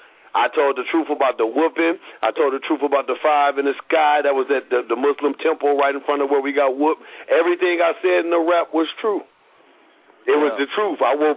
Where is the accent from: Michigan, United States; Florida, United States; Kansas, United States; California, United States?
Michigan, United States; Flint; I was Flint's most hated man in my hometown.